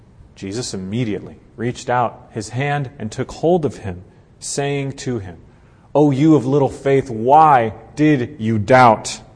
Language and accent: English; Florida, United States; One thing I didn't mention is I grew up in Florida, and it's kind of funny what you get used to.